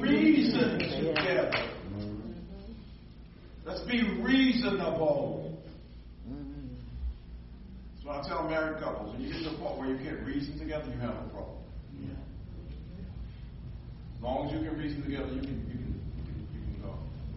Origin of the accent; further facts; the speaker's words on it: Philadelphia, Pennsylvania, United States; Growing up in Philly, teach you how to walk to the store and back without getting mugged.